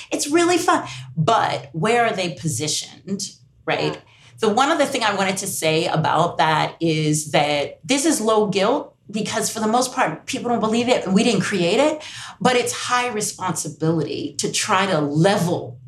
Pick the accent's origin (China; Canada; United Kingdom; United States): United States; born there; first language English; So I have, you know, I'm English first language, US born.